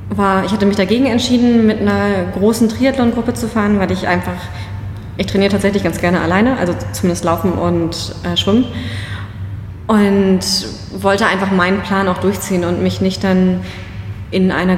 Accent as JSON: {"language": "German", "region": "Schleswig-Holstein", "country": "Germany", "said": "Ich komme aus Schleswig-Holstein, ne? Also, ich bin einiges gewohnt, was das Wetter betrifft."}